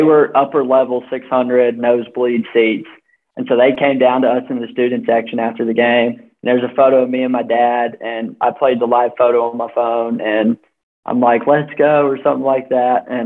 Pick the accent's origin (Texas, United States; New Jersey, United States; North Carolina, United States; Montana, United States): North Carolina, United States; oh, this guy's from North Carolina. I'm from North Carolina. That's so cool.